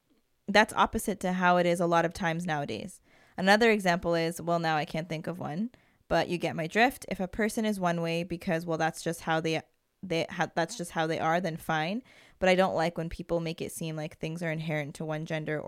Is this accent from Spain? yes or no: no; Nigeria; Yes, I'm from Nigeria. Love all the way from Nigeria.